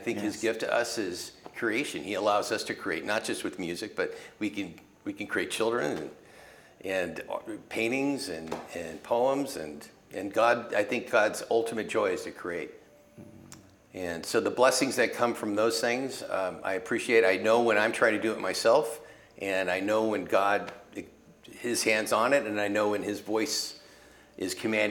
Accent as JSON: {"language": "English", "region": "California", "country": "United States", "said": "I'm from Marin. It's a very small community."}